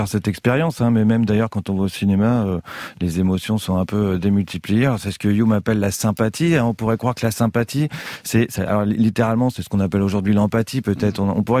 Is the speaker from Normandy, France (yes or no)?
yes; Rouen, Normandy, France; accent: Rouen; À l'époque je viens de Rouen, donc comme je le répète avec mon accent d'Arouen